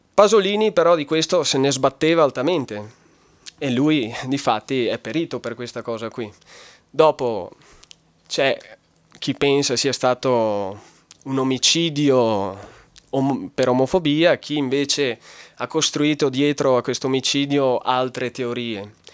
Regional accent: Lamon, Veneto, Italy; Io vengo da Lamon.

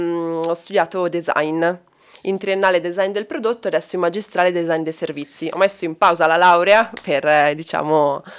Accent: Lombardy, Italy; Allora, io vivo in un piccolo paesino vicino a Varese, quindi sono lombarda.

